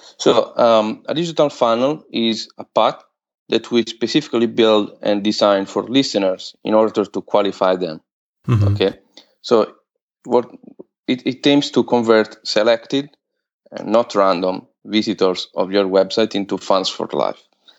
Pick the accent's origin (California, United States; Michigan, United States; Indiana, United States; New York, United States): California, United States; Los Angeles; and I'm from Los Angeles, and I really admire Peter Bernstein and Kurt Rosenwinkel.